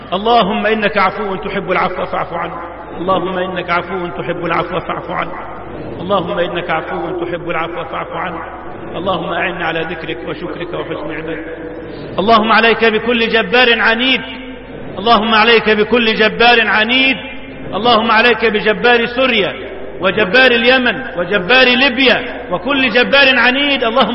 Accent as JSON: {"language": "Arabic", "country": "Egypt"}